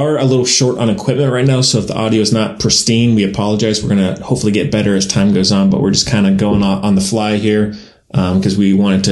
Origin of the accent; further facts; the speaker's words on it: North Carolina, United States; now in Albuquerque, United States; Yeah, I'm in the military, and so we're stationed here. So that's the main reason. We're from North Carolina originally.